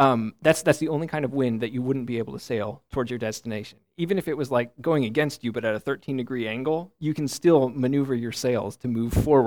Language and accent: English; United States; As an American, I started with our nation, right? We are Americans.